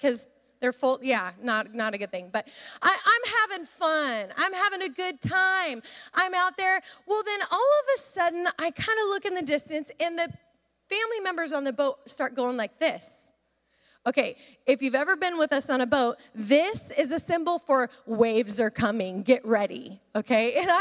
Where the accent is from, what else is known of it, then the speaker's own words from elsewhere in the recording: Pacific Northwest, United States; Well, my family and I grew up in the Northwest, and growing up in the Northwest, during the winter, we were skiing on the mountains.